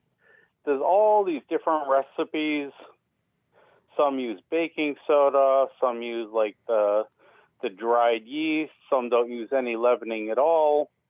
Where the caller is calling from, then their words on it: Boston, Massachusetts, United States; Calling from Boston.